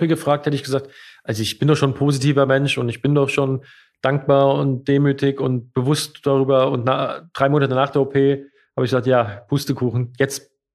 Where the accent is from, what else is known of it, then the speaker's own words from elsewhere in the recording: Hesse, Germany; Ja, da muss ich sagen, ich bin Lokalpatriot und ich bin Hesse.